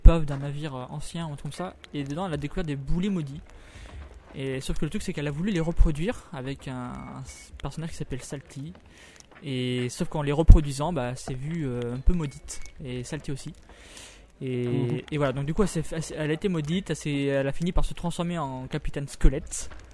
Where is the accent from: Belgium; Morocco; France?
France; Je suis français, madame.